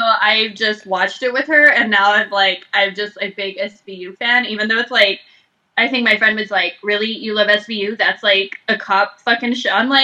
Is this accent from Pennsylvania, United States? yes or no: no; El Paso, Texas, United States; So no, I am from El Paso. That's the point that I, that I'm from El Paso, period.